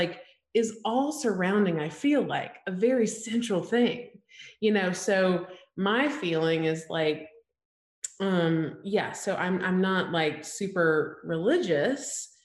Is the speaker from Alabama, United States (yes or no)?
yes; Alabama, United States; Yes, in that I grew up in Alabama, small town, like 5,000 people.